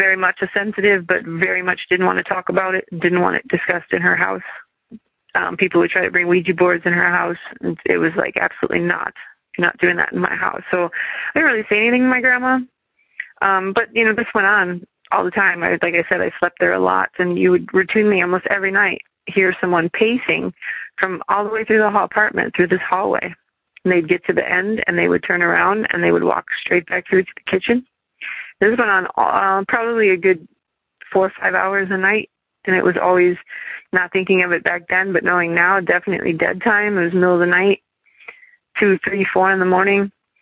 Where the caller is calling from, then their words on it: Madison, Wisconsin, United States; I'm calling from Madison, Wisconsin.